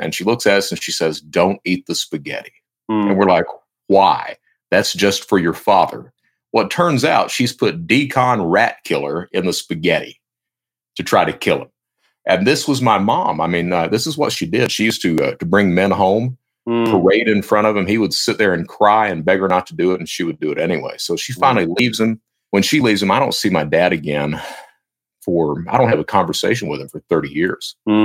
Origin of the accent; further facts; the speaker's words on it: Kentucky, United States; I come from a family. My mom, I'm from Eastern Kentucky.